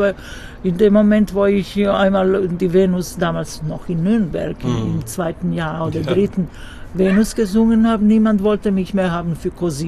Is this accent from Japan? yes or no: no; Zagreb, City of Zagreb, Croatia; hier in Zagreb, weil das meine Heimatstadt ist.